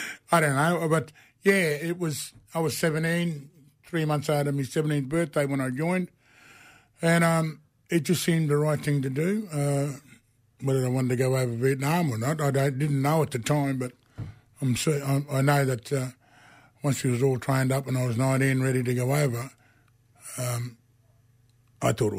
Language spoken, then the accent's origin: English; Rockhampton, Queensland, Australia; now in Brisbane, Australia; I was born and raised in Rockhampton, you know, up the Rocky Mob, you know, up there. So, yeah, but I've stayed in Brisbane since when I got out of the Army. I've been here ever since.